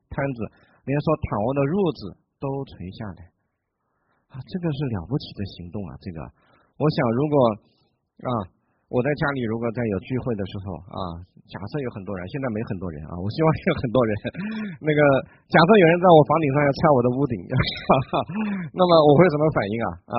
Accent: Hunan, China; 这是我小时候在我们那个湖南农村的时候经常看到的。我小时候在湖南长大的啊

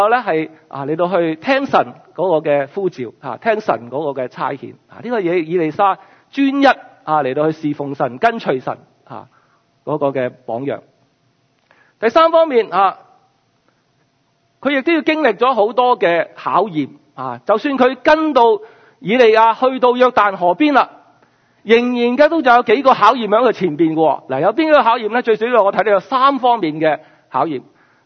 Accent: China; 我中國人嗰種難得，難得係呢係好難啊

